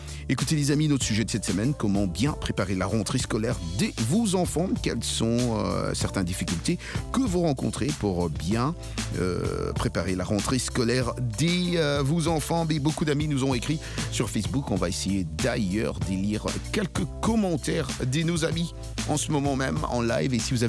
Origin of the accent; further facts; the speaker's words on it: Chad; tels que chez moi au Tchad.